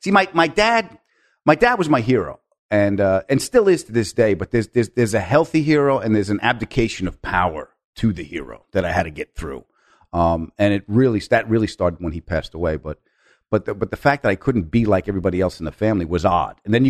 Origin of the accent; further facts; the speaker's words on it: New York, United States; We went out to Long Island. And I was raised on Long Island, but I still...